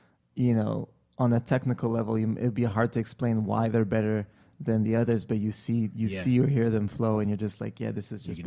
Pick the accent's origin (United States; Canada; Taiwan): Canada; Montreal, Quebec; in my hometown of Montreal